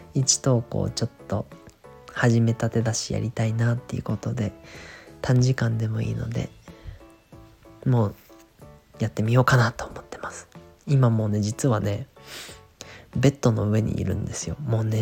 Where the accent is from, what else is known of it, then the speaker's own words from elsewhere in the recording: Nagano, Japan; 僕の実家って長野県なんですけど、実家のあたりってめっちゃ静かで結構のんびりしてるんですよね。で、割と山のふもとみたいな感じなんですけど